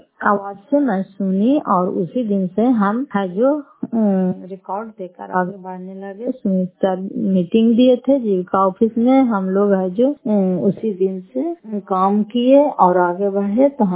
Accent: Fatehpur, Bihar, India; घर फतेहपुर पंचायत मकौता जिला नालंदा करार पचरा ब्लॉक की निवासी हूँ

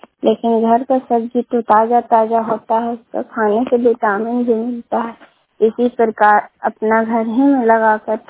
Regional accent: Ranipur, Bihar, India; मैं रानीपुर का रहने वाली हूँ, पचड़ा पंचायत का हिसुआ प्रखंड का।

